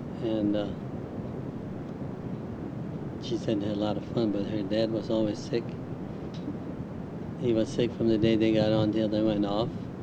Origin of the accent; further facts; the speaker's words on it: North Dakota, United States; born there; And I was born in Emmons County in October 3rd, 1922. On a farm east of Linton, and Section 1